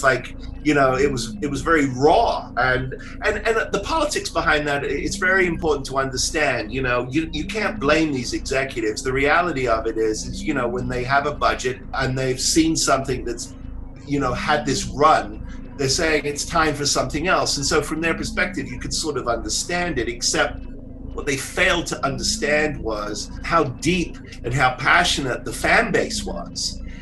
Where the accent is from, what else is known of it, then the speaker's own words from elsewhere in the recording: Southend, East of England, United Kingdom; literally with me telling him I'm from Southend, you know, I'm an Essex boy, and you know, and British television is very important to me.